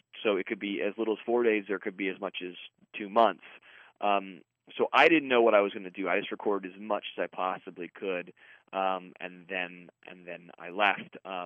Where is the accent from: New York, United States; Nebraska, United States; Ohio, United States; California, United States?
California, United States; Monterey; now in Nashville, United States; I grew up in Central California in a place called Monterey.